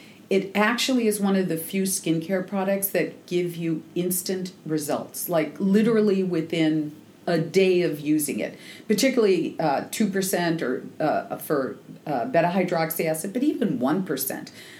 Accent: Seattle, Washington, United States; But I'm from Seattle, so I'm used to it.

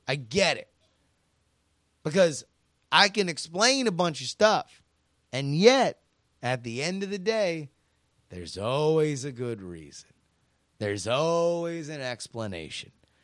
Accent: Canada; I have never been outside of North America. I'm from Canada, and I've only been to the U.S. a handful of times

